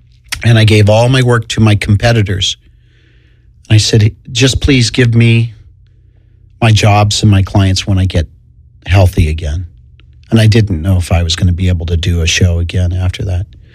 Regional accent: Redlands, California, United States; I started in my hometown in Redlands with the Y Circus.

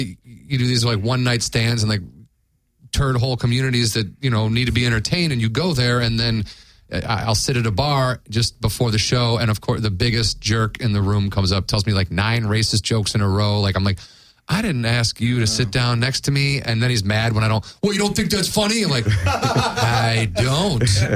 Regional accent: Warrenville, Illinois, United States; I'm from a town called Warrenville. It's the it's a southwest suburban town from like 45 minutes from the city, an hour.

